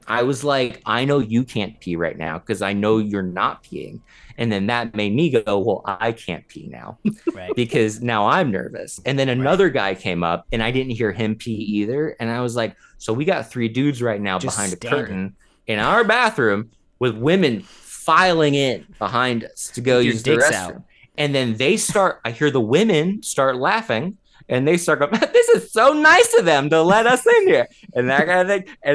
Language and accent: English; Florida, United States; I grew up in Florida.